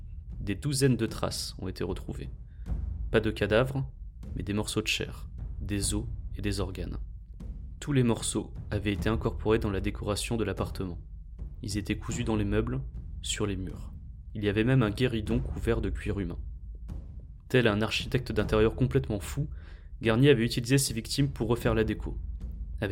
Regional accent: Sevran, Île-de-France, France; Je viens de Sevran. Dans ces grandes cités HLM, j'ai vécu au plus près du crime.

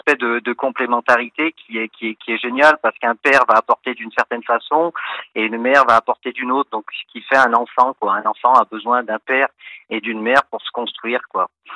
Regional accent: Saint-Étienne, Auvergne-Rhône-Alpes, France; Alors, je suis originaire de la région stéphanoise.

